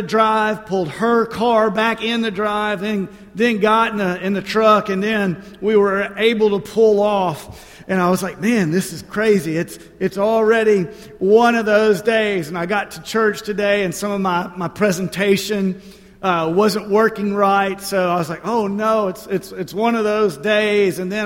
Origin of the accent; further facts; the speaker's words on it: Nashville, Tennessee, United States; And I'm from Nashville, and she grew up here in Columbus.